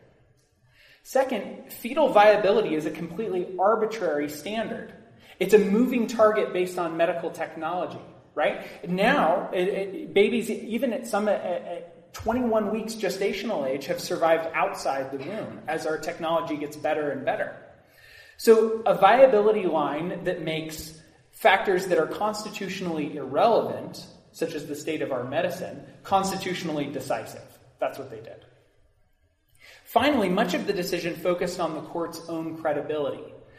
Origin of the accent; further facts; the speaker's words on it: Colorado, United States; And that's why in my home state of Colorado, it has been legal since then